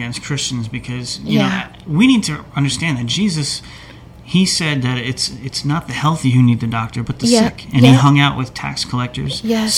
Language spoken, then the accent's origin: English; New York City, New York, United States; I'm from New York City. How does this happen?